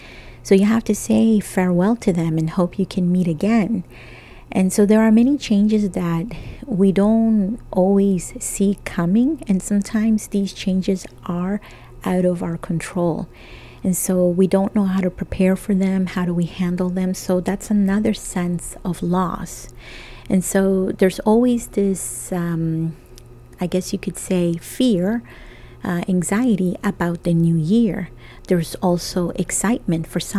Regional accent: El Salvador; when I was growing up in El Salvador

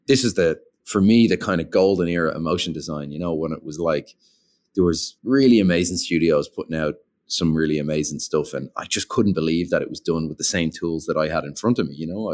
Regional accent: Ireland; I'm Irish, by the way, so I'm from, you know, Europe. We have a slightly different system there.

